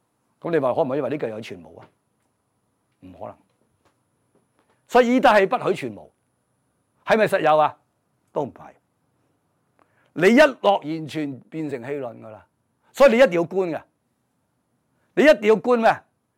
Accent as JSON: {"language": "Cantonese", "country": "China", "said": "即係我哋中國人唔中意繁瑣嘅"}